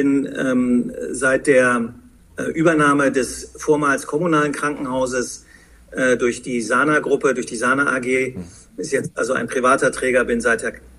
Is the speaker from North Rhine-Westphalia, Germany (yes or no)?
yes; Bonn, North Rhine-Westphalia, Germany; now in Hanover, Germany; Und ich bin auch kein geborener Hannoveraner, ich bin Rheinländer, ich bin ein Bonner Junge. Vorstellen würde ich mich vielleicht genau so. Ich bin im Rheinland aufgewachsen, groß geworden, bin dann allerdings zur Bundeswehr nach München oder nach Bayern gegangen